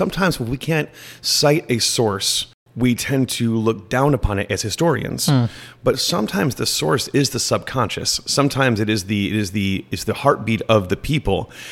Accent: Michigan, United States; So I grew up in the Northwoods of Michigan with literally 4 feet of snow

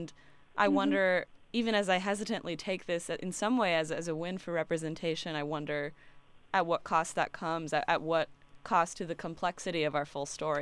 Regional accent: Miami, Florida, United States; in my view, growing up in Miami with both of these women already being incredibly famous since I was a child

